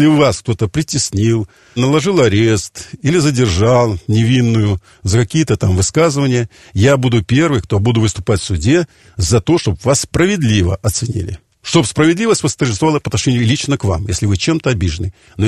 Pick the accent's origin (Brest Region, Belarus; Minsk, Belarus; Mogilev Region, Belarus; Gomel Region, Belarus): Minsk, Belarus; я вообще-то коренной мещанин. Значит, дело не в этом, я здесь родился, в Минске.